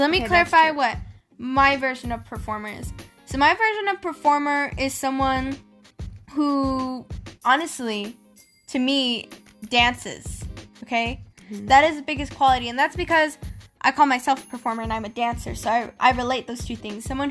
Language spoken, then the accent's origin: English; United States; Now I'm not sure how it did internationally because I'm from America, you know what I mean?